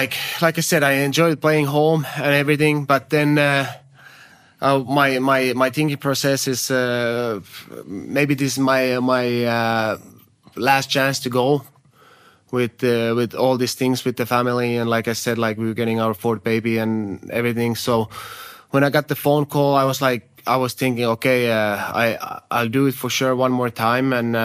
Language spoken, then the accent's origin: English; Finland; English is a second language; He's from Hämeenlinna, which is like 1 hour away from my hometown.